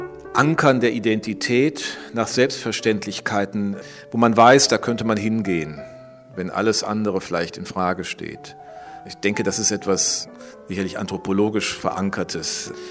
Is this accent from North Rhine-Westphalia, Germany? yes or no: yes; Düsseldorf, North Rhine-Westphalia, Germany; Es ist allein die Herkunft als Rheinländer, als Düsseldorfer